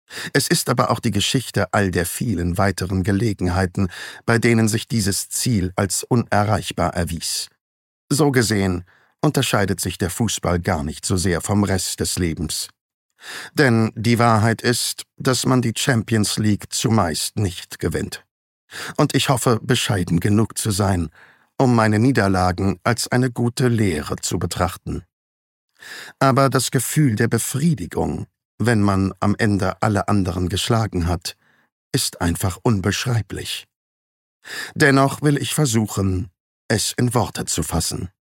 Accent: Emilia-Romagna, Italy; Ich bin auf einem Bauernhof in der Emilia-Romagna aufgewachsen, nördlich des Apennin und südlich der Alpen.

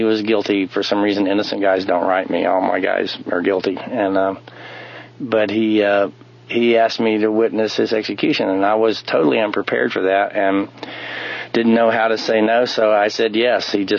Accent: Texas, United States; born or raised there

